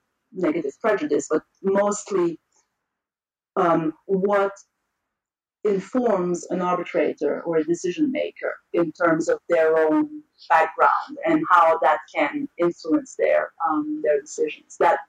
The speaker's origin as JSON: {"language": "English", "town": "Montreal", "region": "Quebec", "country": "Canada", "moved": "as an adult", "lives_now": "London, United Kingdom", "said": "I am a Canadian by birth and I come from Montreal. But I have spent the past too many years practicing in London in arbitration."}